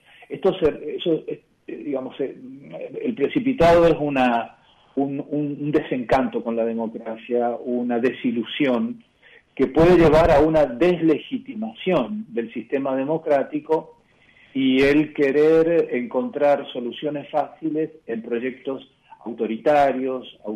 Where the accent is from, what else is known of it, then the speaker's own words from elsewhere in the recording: San Francisco, Córdoba, Argentina; also born or lived in Mendoza; yo soy sanfranciscano, ¿no? Pero soy sanfranciscano como soy mendocino, como soy cordobés y soy argentino, digamos.